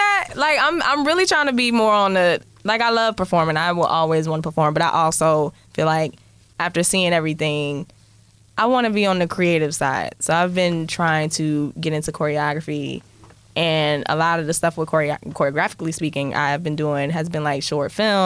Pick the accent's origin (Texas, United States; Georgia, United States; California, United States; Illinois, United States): Georgia, United States; Atlanta; I'm from Atlanta, honey.